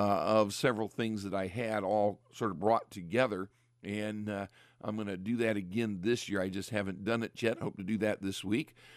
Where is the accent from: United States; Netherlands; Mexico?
United States; Richfield, Ohio; the States and became the pastor of the Richfield Bible Baptist Church, which was our home church in my hometown of Richfield, Ohio, we continued the tradition.